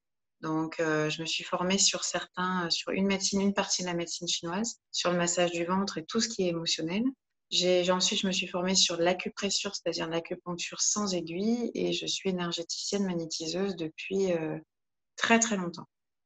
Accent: Provence-Alpes-Côte d'Azur, France; now in Lyon, France; Je suis originaire des Alpes-Maritimes. Je suis installée à Lyon depuis maintenant 6 ans.

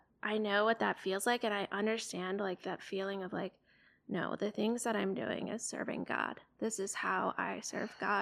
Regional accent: Michigan, United States; up in Michigan, but.

